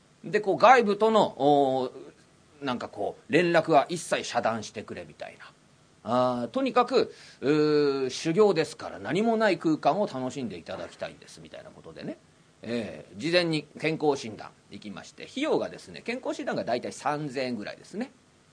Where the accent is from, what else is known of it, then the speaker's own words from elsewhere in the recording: Tokyo, Japan; もう僕は僕でね、なんかこう江戸っ子の形ねだと思ってますから